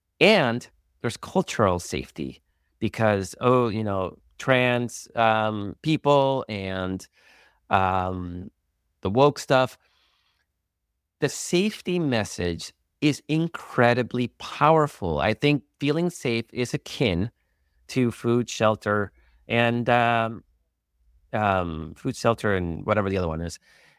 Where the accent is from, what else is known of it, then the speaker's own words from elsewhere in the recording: El Salvador; about my home country, El Salvador. So I'm Salvadoran.